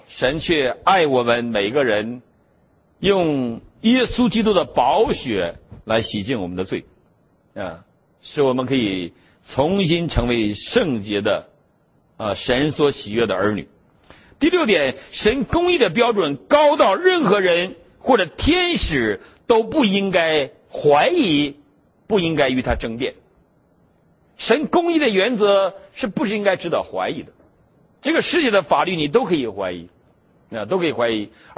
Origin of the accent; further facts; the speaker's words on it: Northeast China, China; 你是哪儿人啊？我们东北的更厉害。